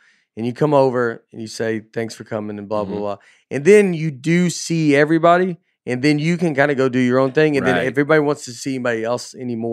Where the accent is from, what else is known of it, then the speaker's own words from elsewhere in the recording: Hollywood, California, United States; You're from Memphis, Tennessee. I'm from Hollywood.